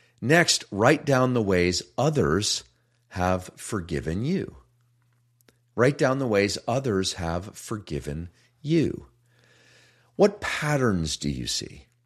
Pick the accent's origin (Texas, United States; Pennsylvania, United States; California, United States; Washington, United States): Pennsylvania, United States; it happened not far from my hometown in Pennsylvania.